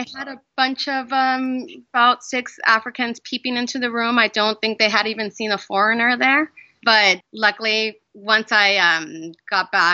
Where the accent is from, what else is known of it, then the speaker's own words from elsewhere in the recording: United States; I'm American.